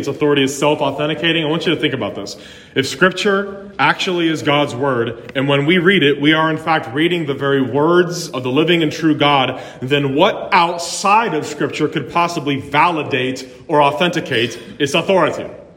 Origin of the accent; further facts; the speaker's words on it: Cincinnati, Ohio, United States; growing up in Cincinnati, Ohio, where almost everybody there is Roman Catholic